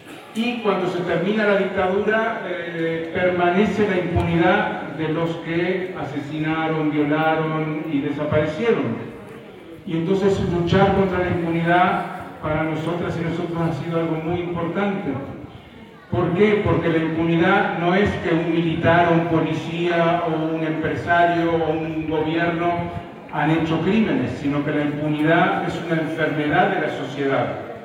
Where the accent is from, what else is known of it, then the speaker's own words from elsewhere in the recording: Uruguay; Yo soy de Uruguay.